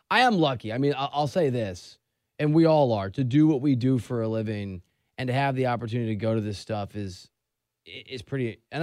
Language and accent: English; Midwest, United States; I was a Midwestern kid, never traveled to the coast.